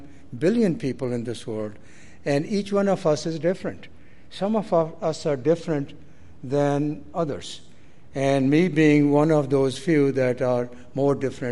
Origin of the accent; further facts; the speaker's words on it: Northwest India, India; They're all from South India. I'm from the Northwest. Half of my people are driving trucks, and the other half is in jails, basically because of making illegal liquor and things like that. But I was a little different. I was born in a small village, and it was a very remote place.